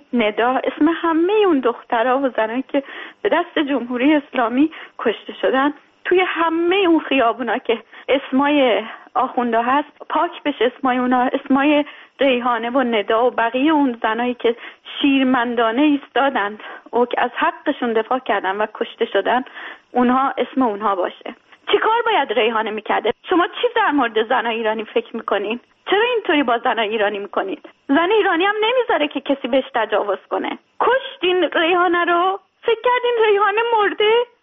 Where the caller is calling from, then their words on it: Sweden; از سوئد هستم.